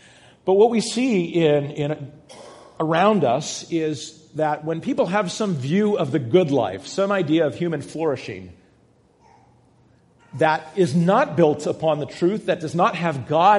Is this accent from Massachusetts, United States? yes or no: yes; Wenham, Massachusetts, United States; my hometown of Wenham, Massachusetts